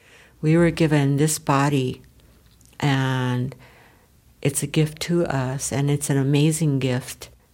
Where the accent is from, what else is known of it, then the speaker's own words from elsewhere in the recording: Rosewood, South Dakota, United States; I am from Rosewood, South Dakota